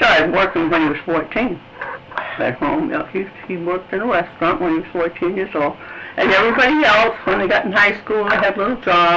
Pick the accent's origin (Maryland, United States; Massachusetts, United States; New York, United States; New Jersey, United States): Massachusetts, United States; Boston; I grew up in Boston. You can't go home to Boston.